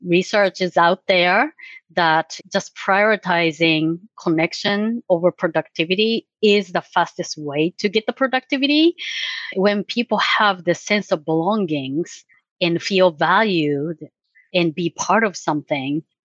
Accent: Japan; moved away as an adult; now in Florida, United States; I was born and raised in Japan, but came to the United States when I was 25 years old and never left. I live in Florida

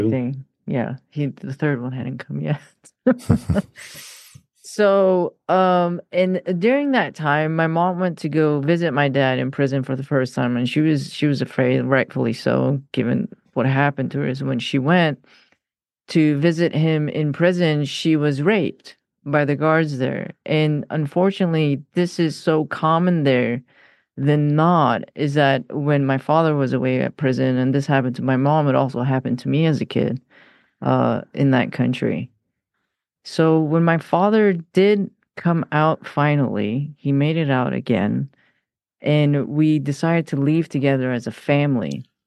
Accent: Iran; I grew up in Iran. I was born in Iran. And I was born at a time where Iran and Iraq were at war.

